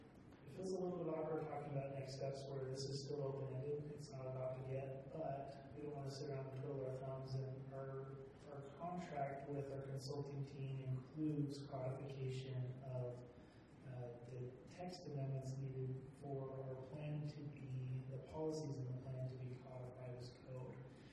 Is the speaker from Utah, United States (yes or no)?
yes; North Logan, Utah, United States; I grew up in North Logan, and North Logan is home for me, but I did take a path away from Utah to get education.